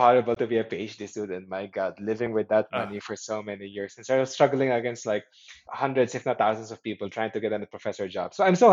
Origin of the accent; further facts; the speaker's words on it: Philippines; even though I consider myself as Filipino Chinese, I'm still not considered Chinese, Chinese by the people from China.